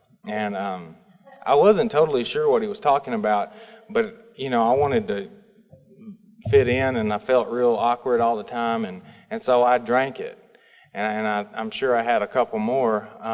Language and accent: English; Florence, Alabama, United States; And I am from Florence, Alabama.